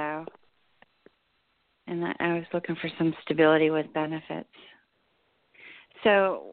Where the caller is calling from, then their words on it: New Jersey, United States; in New Jersey.